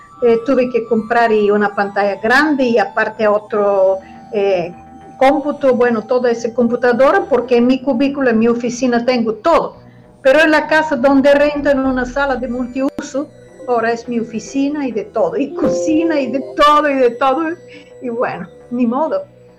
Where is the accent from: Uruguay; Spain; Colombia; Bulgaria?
Bulgaria; Spanish is a second language; moved away as an adult; now in Mexico; defendí mi país de origen Bulgaria, defendí mi preparación académica, incluyendo el grado de doctorado, todo obtuve en Bulgaria, en Sofía, Instituto de Físico-Química.